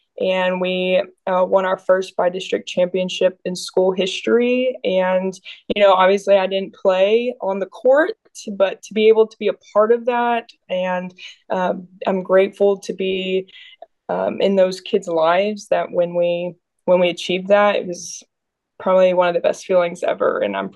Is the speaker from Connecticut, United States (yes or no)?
no; Keller, Texas, United States; I grew up in Keller, Texas. I am a middle child.